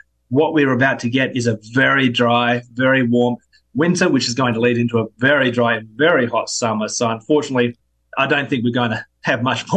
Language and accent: English; Adelaide, South Australia, Australia; that was a wonderful thing about growing up in Adelaide. My primary school, my high school, we're actually in the Adelaide foothills